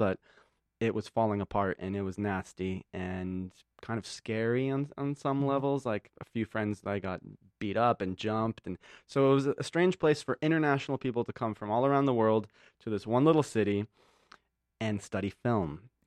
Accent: Poland; also born or lived in San Francisco; now in Los Angeles, United States; So, well, first I moved to San Francisco from Poland.

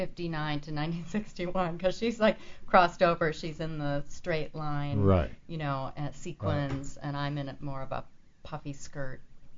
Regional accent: Minneapolis, Minnesota, United States; born there; also born or lived in Colorado; I was born in Minneapolis.

